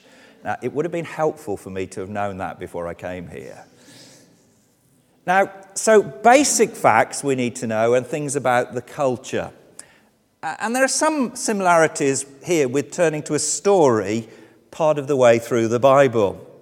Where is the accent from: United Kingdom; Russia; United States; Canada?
United Kingdom; England; moved away as an adult; now in Wales, United Kingdom; I did move from England to Wales. I was born in England. I lived the first 40 years of my life in England. Then I moved to Wales and I've been here ever since.